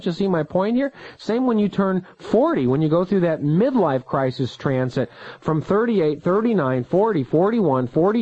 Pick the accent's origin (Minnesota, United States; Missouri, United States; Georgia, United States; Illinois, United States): Missouri, United States; because I am from Missouri, the show me state